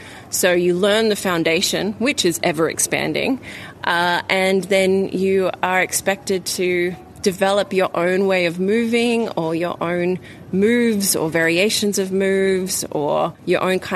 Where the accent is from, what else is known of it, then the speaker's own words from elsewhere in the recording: Australia; It's so hard as an Australian going to these big international competitions. We're so far away.